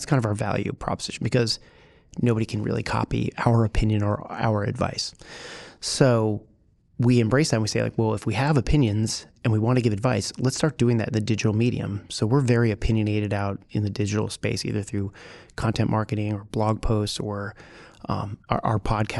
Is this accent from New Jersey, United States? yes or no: yes; New Jersey, United States; And, I'm from New Jersey, so I do a lot of guys, you know, like